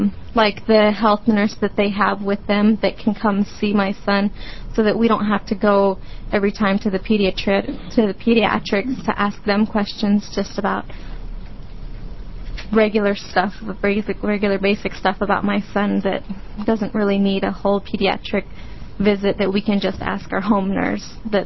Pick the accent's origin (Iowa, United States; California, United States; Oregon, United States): Oregon, United States; I'm from Deschutes County, and I'm supporting the Ready, Set, Go program.